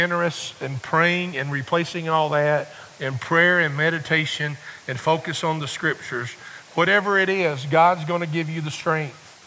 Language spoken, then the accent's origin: English; Camelsville, United States; because I'm from Camelsville in Greensburg area, and I knew her parents.